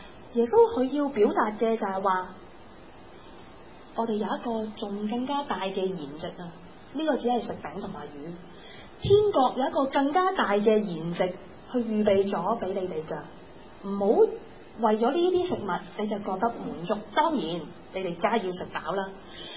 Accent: Hong Kong; 对我哋香港人嚟讲系食乜嘢？

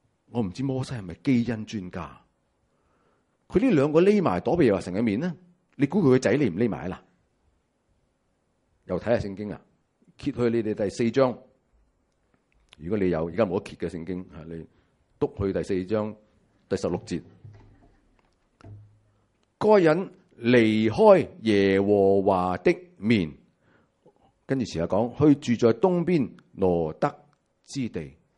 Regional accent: Hong Kong; 我们香港人一定要明白的

